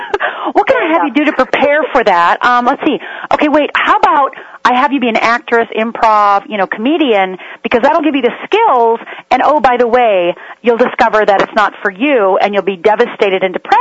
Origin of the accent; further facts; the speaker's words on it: Michigan, United States; also born or lived in Minnesota; I grew up in Upper Michigan and Upper Minnesota. I'm from a Finnish and Swedish family and raised Lutheran.